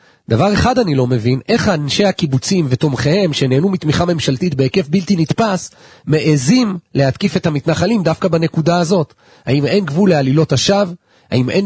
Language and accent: Hebrew; Elkana, West Bank, Palestine; כילד תמים, בן אלקנה, העברתי את מבטי מהמילים בעיתון אל הברז הפשוט שלנו